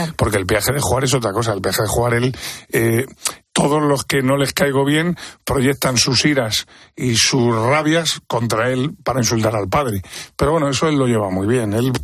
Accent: Cabra, Andalusia, Spain; Y tú decimos una lotería de Navidad que es de mi pueblo.

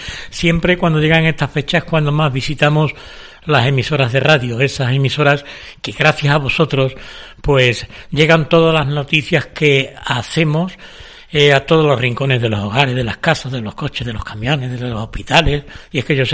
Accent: Arroyo de San Serván, Extremadura, Spain; Estuve en Fuente del Maestre, estuve en mi pueblo, Arroyo de San Serván

